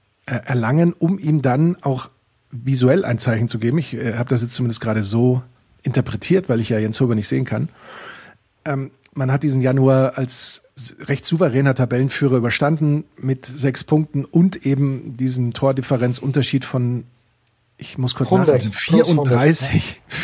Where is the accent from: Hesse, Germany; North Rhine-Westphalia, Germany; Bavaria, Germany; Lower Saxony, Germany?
Bavaria, Germany; Aber ich natürlich als Bayer bin dem Eisstockschießen näher als dem Curling.